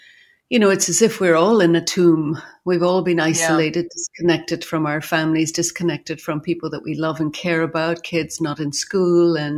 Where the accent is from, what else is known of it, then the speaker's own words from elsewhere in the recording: Ireland; as a child growing up in Ireland, I have very fond memories of Easter holiday coming